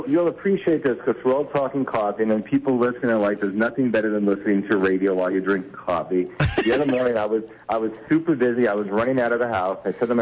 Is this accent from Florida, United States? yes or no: no; New York, United States; Don't forget, I grew up in New York